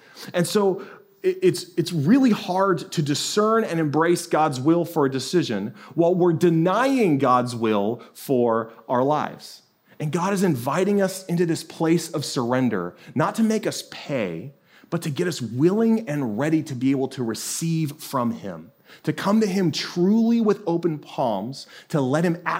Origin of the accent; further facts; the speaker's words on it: United States; the only way for me as an American to really understand my Salvadorian brothers and sisters